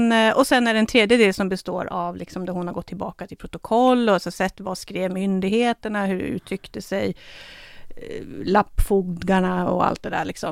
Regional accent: Norrbotten County, Sweden; jag är uppvuxen i Norrbotten. Jag gick i skola i Norrbotten där det finns mycket samer

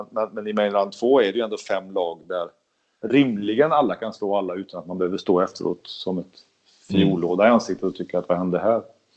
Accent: Sweden; för jag är ju svensk

